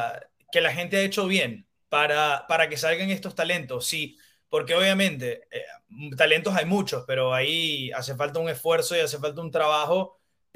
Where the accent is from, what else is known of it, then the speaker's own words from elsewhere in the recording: Maracaibo, Zulia, Venezuela; paisano, porque ambos somos de Maracaibo también.